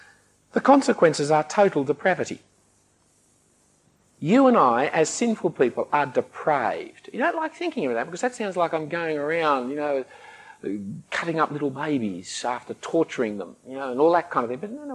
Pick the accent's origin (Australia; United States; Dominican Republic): Australia; But God will be pleased with me anyway because I'm Australian.